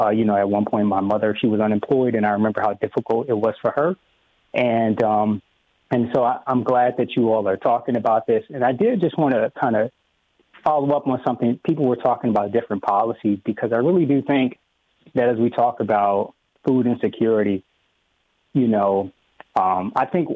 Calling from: Greenbelt, Maryland, United States; I'm calling from Greenbelt.

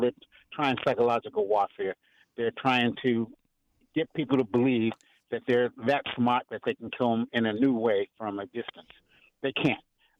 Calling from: Upper Marlboro, Maryland, United States; from Upper Marlboro. However, on the street now on a phone.

